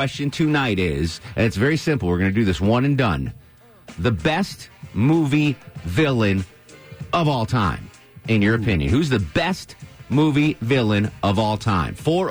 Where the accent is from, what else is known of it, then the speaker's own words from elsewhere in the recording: Connecticut, United States; I grew up in Connecticut